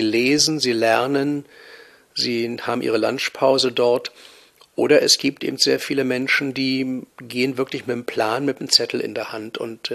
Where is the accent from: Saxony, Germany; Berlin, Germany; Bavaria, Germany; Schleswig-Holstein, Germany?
Berlin, Germany; Ich bin groß geworden in der Urbanstraße zum Halleschen Tor hin. In der Gegend bin ich zur Schule gegangen, zum Gymnasium gegangen.